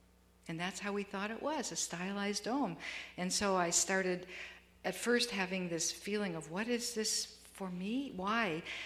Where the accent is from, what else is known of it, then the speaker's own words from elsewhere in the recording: Detroit, Michigan, United States; We're from Detroit. We're Midwesterners, actually. For years, and we went to Ann Arbor, to University of Michigan, so we're very comfortable in this terrain with Midwesterners.